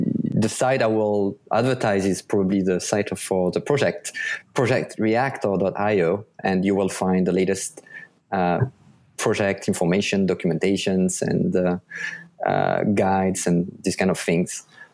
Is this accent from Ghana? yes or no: no; France; accent: French; English is a second language; And he supported my French accent, which I assure you was much worse than what it is right now as you listen.